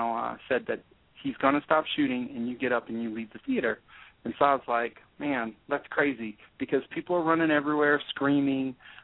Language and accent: English; Virginia Beach, Virginia, United States; I'm from Virginia Beach. That's where I met Regina. We were in high school together.